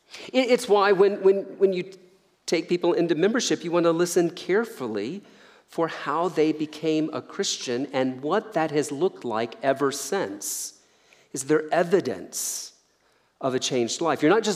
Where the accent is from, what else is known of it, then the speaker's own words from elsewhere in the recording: Deep South, United States; I kind of grew up with this. I grew up in the Deep South